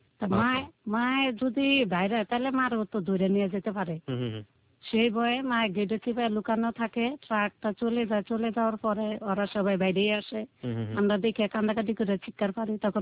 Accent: Jamalpur, Mymensingh Division, Bangladesh; বাড়ি ছিল জামালপুর।

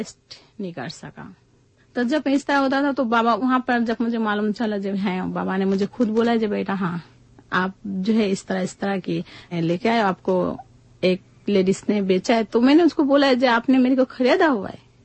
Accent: Bangladesh; born there; আমার জন্ম বাংলাদেশে, আমি একটা মুক্তিযুদ্ধের মেয়ে ছিলাম।

